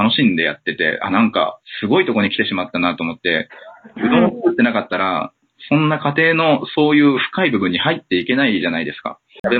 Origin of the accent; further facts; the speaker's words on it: United States; now in Japan; 日本で生まれてアメリカで育った要はそういう思春期を過ごして自分のアイデンティティが形成される時期にそういうところで過ごしていたので